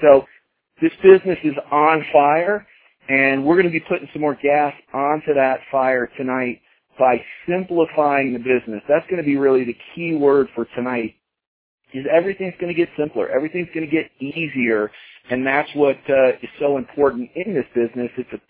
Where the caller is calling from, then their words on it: Colorado, United States; I'm calling in from Colorado tonight.